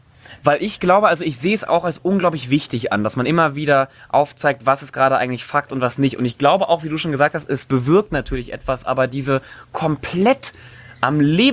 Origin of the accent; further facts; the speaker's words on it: Cologne, North Rhine-Westphalia, Germany; ich komme ja aus Köln